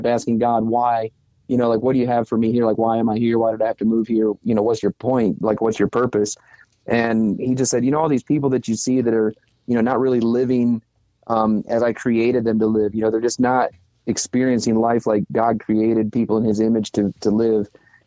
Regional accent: Michigan, United States; born there; also born or lived in Nashville, Tennessee; So I was born in Michigan, lived in Nashville, Tennessee for 11 years.

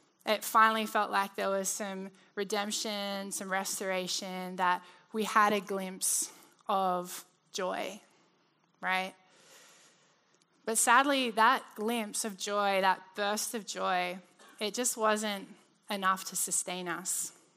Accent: Australia; so I grew up in Australia. When I was 6 years old, my parents moved us kind of from like an urban area right to the outback.

